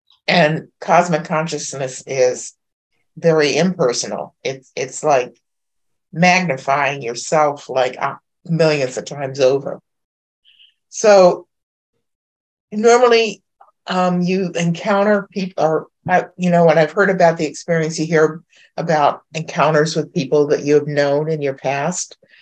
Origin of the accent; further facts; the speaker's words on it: New England, United States; So like Holmes, I'm from New England.